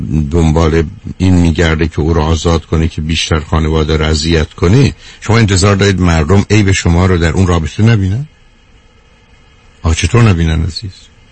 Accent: Iran

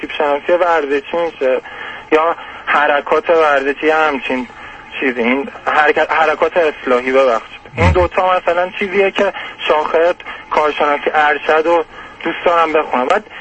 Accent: Iran; من حتی لیسانس اصلا مثلا بدون مدرک از ایرانم خارج شم

